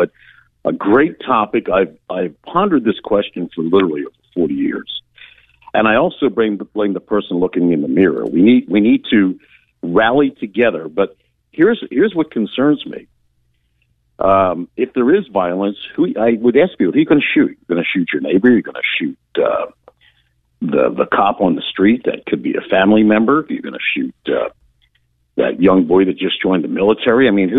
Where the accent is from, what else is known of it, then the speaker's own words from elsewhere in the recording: Philadelphia, Pennsylvania, United States; I'm from Philadelphia, where everyone knows that it was a fraud back then.